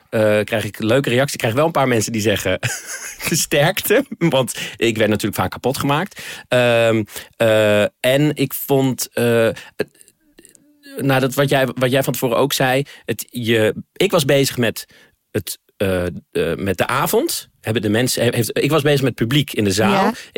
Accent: Netherlands; En dan zijn wij Nederlanders zijn we iets te nuchter daarvoor.

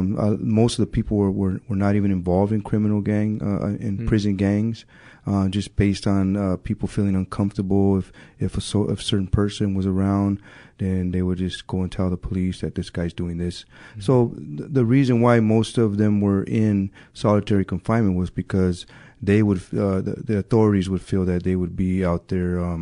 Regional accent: Pacoima, California, United States; born there; I was born in Pacoima, California, 1965.

